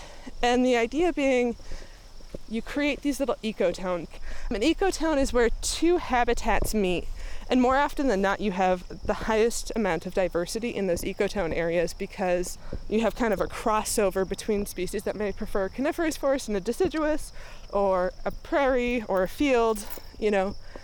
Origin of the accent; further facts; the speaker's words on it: Massachusetts, United States; I grew up in Massachusetts, across the street from a land trust.